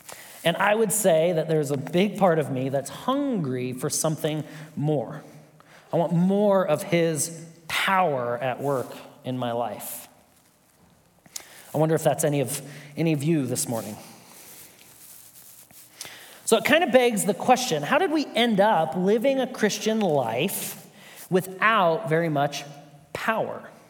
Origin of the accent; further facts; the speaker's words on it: Lincoln, Nebraska, United States; If you don't know me, I am from Lincoln, Nebraska. Go Big Red.